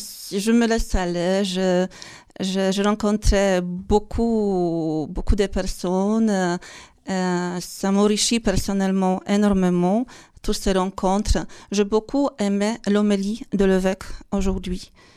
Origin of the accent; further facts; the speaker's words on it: Poland; French is a second language; now in France; je suis polonaise. Je viens de Pologne, dans la région depuis 6 ans que j'habite, mais en France, un petit peu plus longtemps.